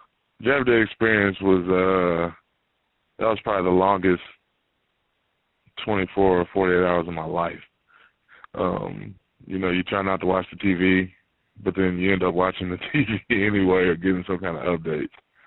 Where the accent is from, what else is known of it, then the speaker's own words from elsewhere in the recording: Michigan, United States; It was like coming back home. I'm from the Michigan is considered the Midwest